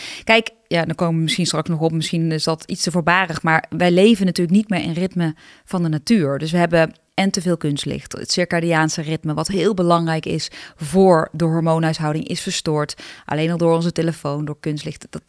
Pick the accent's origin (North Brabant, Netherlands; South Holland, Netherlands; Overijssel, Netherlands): North Brabant, Netherlands; want ik kom uit Brabant